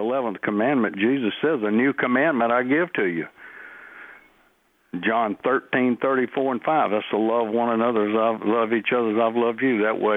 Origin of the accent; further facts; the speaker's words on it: Meridian, Mississippi, United States; Well, I'm originally from the Holy Land and Meridian, and I've been down in Louisiana for a long time